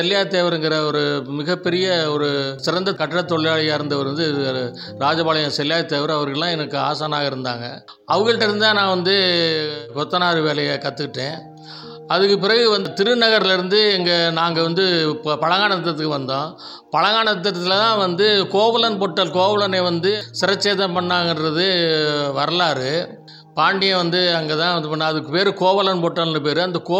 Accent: Sembattur, Tamil Nadu, India; இந்த ஊர் வந்து புதுக்கோட்டைக்கு வடக்கால 8வது மைல் இருக்கிற செம்பாட்டூருங்கிற கிராமத்தில் தான் நான் பிறந்தேன்.

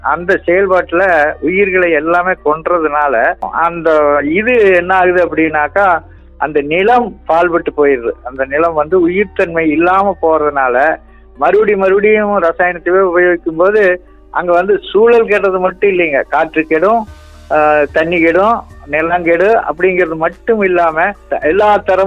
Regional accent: Varanavasi Palayam, Tamil Nadu, India; நான் வந்து திருப்பூர் பக்கம் வாரணவாசி பாளையம் அப்படிங்கிற ஊர்ல வச்சுட்டு வர்றேன். எங்களுக்கு பாரம்பரியாவே விவசாயம் தான் வைங்களேன்.

